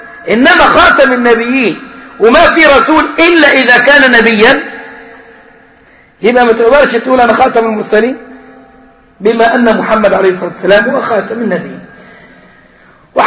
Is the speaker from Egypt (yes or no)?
yes; Egypt; ويمكن احنا كان عندنا في مصر ناس ادعوا النبوة